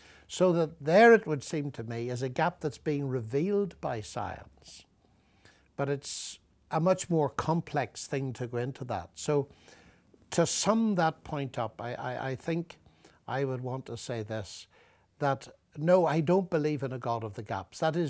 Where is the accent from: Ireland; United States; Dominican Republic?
Ireland; possibly because I'm an Irishman